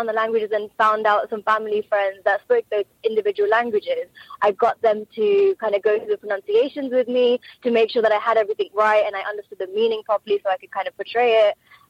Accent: United Kingdom; put myself out there as a British Asian artist

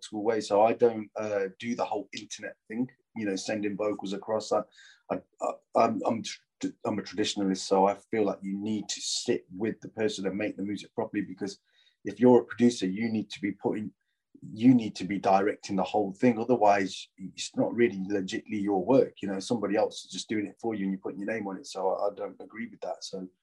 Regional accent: Derby, East Midlands, United Kingdom; Oh, yeah, absolutely. Born and raised in Derby.

